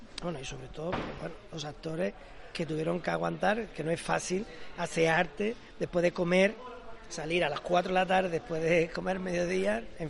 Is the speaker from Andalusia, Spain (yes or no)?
yes; Lebrija, Andalusia, Spain; yo procedo de un mundo rural, es decir, soy de Lebrija, ¿no? Como sabes, vengo de una familia de jornaleros del campo, he trabajado mucho en el campo, he vivido en los cortijos.